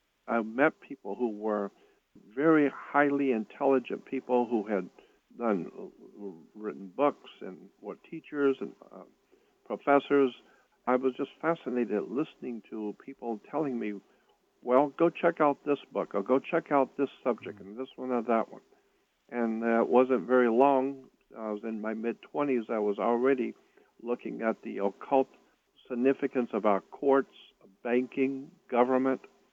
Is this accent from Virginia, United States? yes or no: no; Florida, United States; I was born and raised in Florida, in the Panhandle area, and I had so many strange experiences as a child.